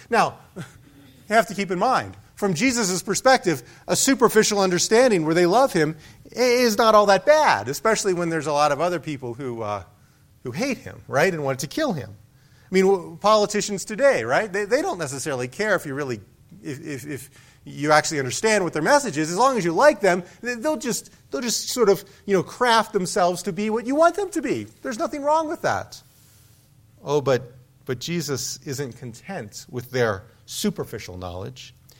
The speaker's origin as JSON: {"language": "English", "region": "Maryland", "country": "United States", "said": "Now, I don't really know donkeys. I'm from Maryland. If we want to see animals, we have to go to the zoo."}